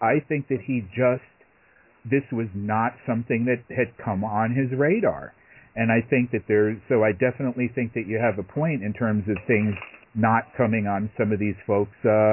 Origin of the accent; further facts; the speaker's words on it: New York, United States; born there; and it looks very similar to birth certificates that were issued in Hawaii, which is weird because I was born in New York.